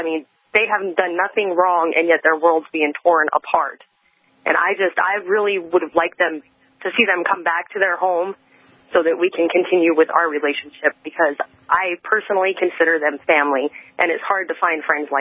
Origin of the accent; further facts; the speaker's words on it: Montana, United States; moved away; I'm personally from Montana myself, and I came to Missouri. I moved away from all my family and everything